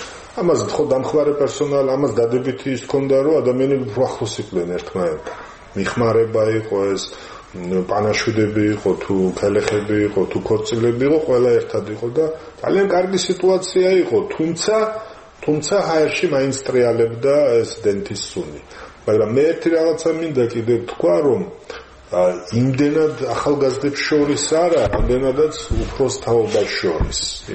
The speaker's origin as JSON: {"language": "Georgian", "town": "Sukhumi", "region": "Abkhazia", "country": "Georgia", "tie": "born or raised there", "said": "და ჩვენ ახლა იქ რო დავიბადეთ, გავიზარდეთ, ხო, ჩვენ უფრო ახლოს ვიყავით. არ იყო ჩვენ შორის განსხვავება, ხა იქ აფხაზ ერთად თამაშობდით, ხო, აფხაზი იყო, ქართველი იყო, სომეხი იყო, არ იყო ასეთი რა, სოხუმელი იყო."}